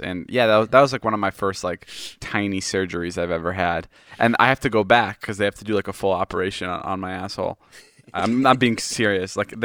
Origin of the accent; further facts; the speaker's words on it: Chicago, Illinois, United States; I fucking love pizza. I'm from Chicago, and it means a lot to me.